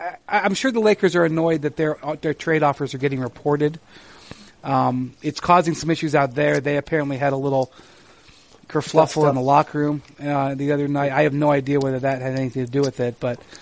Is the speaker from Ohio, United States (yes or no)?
yes; Akron, Ohio, United States; Andrew, you know I'm from Akron, Ohio.